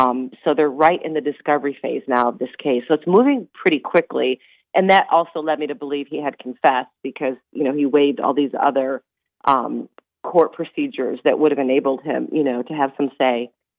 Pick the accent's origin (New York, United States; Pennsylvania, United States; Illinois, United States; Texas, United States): New York, United States; Rochester; And I said, we're from Rochester. And they knew immediately why we were there.